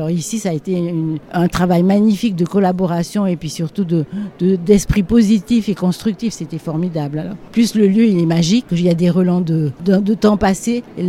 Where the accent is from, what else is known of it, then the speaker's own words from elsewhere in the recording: Switzerland; Alors moi je suis suisse, n'est-ce pas?